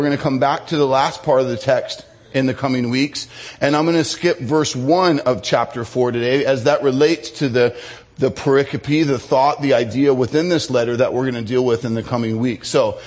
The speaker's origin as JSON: {"language": "English", "region": "California", "country": "United States", "tie": "born or raised there", "said": "a pastor that pastored over me at my home church growing up in Orange County."}